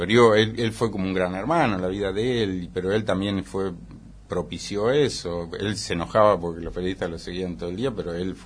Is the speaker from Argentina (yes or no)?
yes; Argentina; todo lo argentino nos representa como argentino